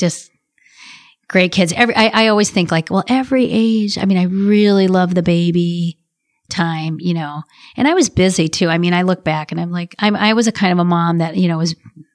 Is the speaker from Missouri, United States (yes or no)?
no; Ames, Iowa, United States; And we grew up in Ames, Iowa. So it was like this small kind of town, but yet big world in our household.